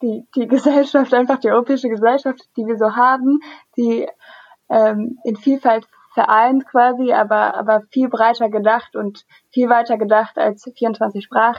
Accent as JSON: {"language": "German", "town": "Strasbourg", "region": "Grand Est", "country": "France", "tie": "born or raised there", "said": "weil ich komme ja aus Straßburg ursprünglich und musste von meinem Haus aus immer am Parlament vorbei, um dann in die Stadt zu kommen."}